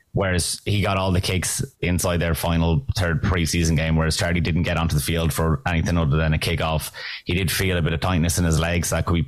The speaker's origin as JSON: {"language": "English", "country": "Ireland", "said": "So I think us as the Irish, we really were able to embrace it."}